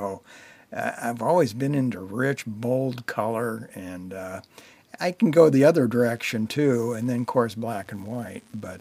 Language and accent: English; West Lafayette, Indiana, United States; I'm from West Lafayette, Indiana